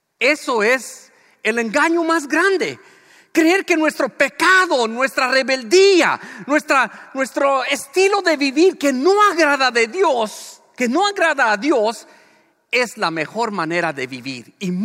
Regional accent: Los Angeles, California, United States; born there; es bueno que usted entienda un poco más de dónde viene el … Viene de Los Ángeles, California. Nací en Los Ángeles, California. Una ciudad inmensamente grande, con una población muy diversa.

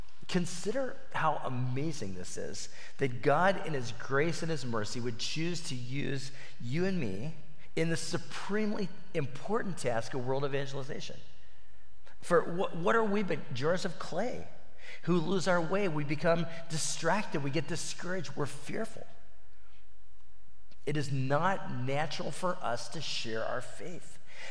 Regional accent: Peru; When I was a young boy growing up in the Peruvian jungle, my parents were missionaries during about 10 years of my life.

